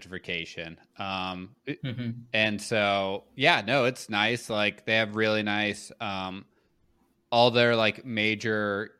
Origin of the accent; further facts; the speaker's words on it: United States; So I weirdly love cricket.